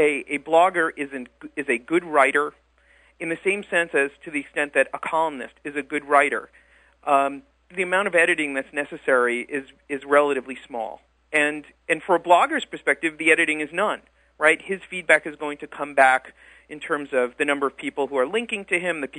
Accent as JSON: {"language": "English", "region": "New York", "country": "United States", "said": "I'm from Long Island."}